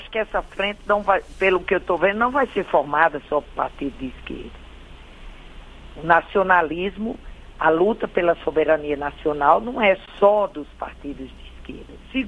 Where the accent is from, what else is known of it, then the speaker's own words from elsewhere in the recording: Rio Grande do Norte, Brazil; eu sou de um interior do Rio Grande do Norte